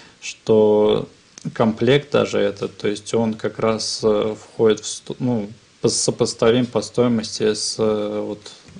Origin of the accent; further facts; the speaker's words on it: Velikiye Luki, Pskov Oblast, Russia; now in Saint Petersburg, Russia; Ну, а потом был переезд в Санкт-Петербург уже, родом я из Великих Луг.